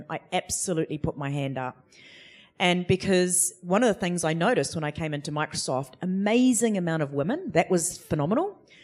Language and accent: English; Gisborne, New Zealand; now in Auckland, New Zealand; when I grew up in Gisborne and left my whānau and came to Auckland